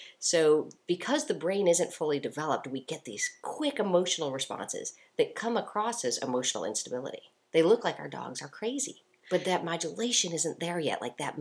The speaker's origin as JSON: {"language": "English", "town": "Chicago", "region": "Illinois", "country": "United States", "accent": "Chicago", "said": "my Chicago accent messing up a lot of words"}